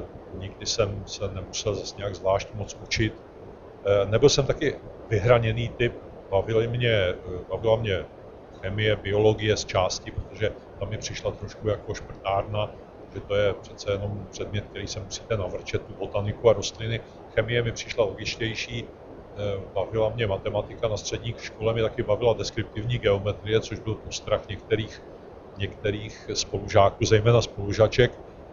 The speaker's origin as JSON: {"language": "Czech", "town": "Jablunkov", "region": "Moravian-Silesian Region", "country": "Czechia", "tie": "born or raised there", "said": "maminka se mnou hned připutovala do města, kde jsme bydleli, a to je Jablunkov. A já jsem 18 let svého života prožil v Jablunkově, čili jsem rodák z Jablunkova."}